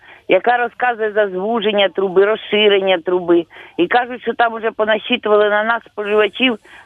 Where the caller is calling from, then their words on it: Kirovohrad Oblast, Ukraine; Я з Кіровоградської області.